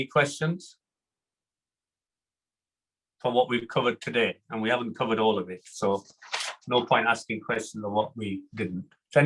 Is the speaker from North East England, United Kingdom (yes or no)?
no; Bradford, Yorkshire and the Humber, United Kingdom; I was brought up in Bradford in Yorkshire.